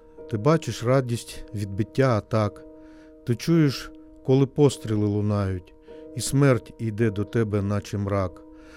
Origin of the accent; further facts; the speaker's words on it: Zaporizhzhia, Zaporizhzhia Oblast, Ukraine; Я з Запоріжжя, я спілкувався українською.